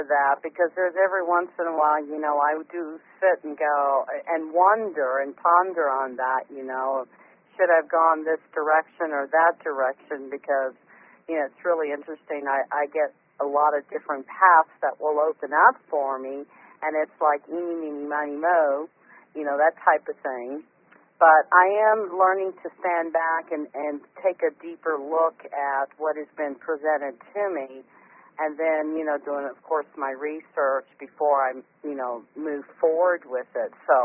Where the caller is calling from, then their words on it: Arizona, United States; I am calling from Arizona.